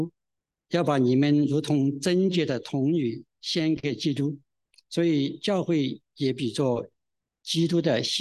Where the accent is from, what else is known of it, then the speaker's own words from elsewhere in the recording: China; 我想我们中国人其实差不多和所有人都要对我们的身子非常非常的爱惜。